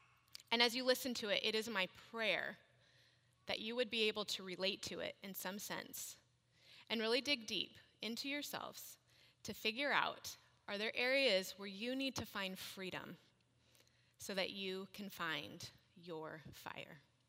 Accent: Yorba Linda, California, United States; I grew up in Yorba Linda. I don't know if you guys know where that is. It's probably about a good hour and a half, depending on traffic. And I was born and raised in a really solid Christian home.

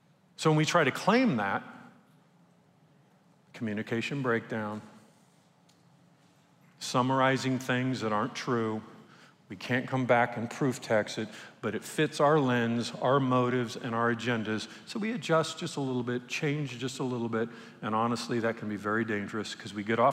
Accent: United States; And I say that as an American, because we live in a great country.

